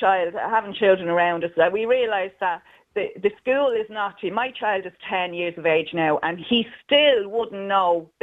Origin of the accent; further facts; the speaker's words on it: Ireland; So as Irish people, we can have the basic conversation